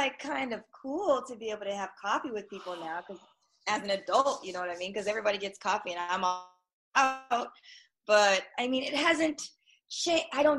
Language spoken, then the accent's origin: English; Palmdale, California, United States; also born or lived in South Carolina; So I grew up in California. Yeah. I'm an actual person that actually grew up in California, like since I was a kid. But Palmdale, California, not LA.